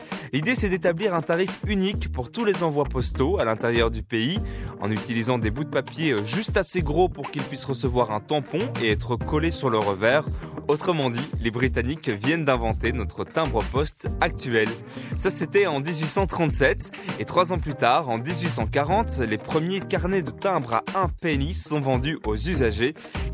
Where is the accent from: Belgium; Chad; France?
Belgium; Et vers 1845, c'est chez nous, en Belgique, que le timbre-poste arrive